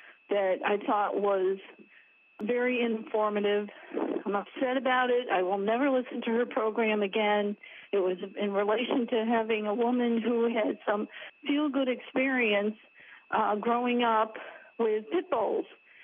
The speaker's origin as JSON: {"language": "English", "region": "New York", "country": "United States", "said": "I'm from Ulster County."}